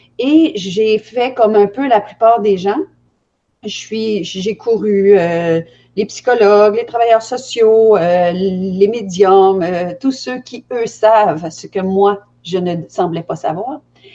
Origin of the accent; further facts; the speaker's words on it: Quebec, Canada; also born or lived in Belgium; je suis née en Belgique, et mes parents nous ont amenés, ma famille et moi, au Québec pour nous donner, si on veut, à un culte secret et clandestin qui se voulait religieux.